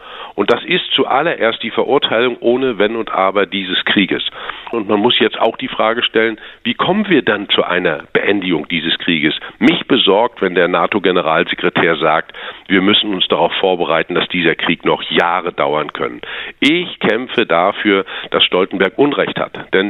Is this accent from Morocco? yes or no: no; East Germany, Germany; Ich bin als Ostdeutscher in besonderer Weise daran interessiert, dass es hier nicht via Ölembargo ein industrielles Desaster gibt.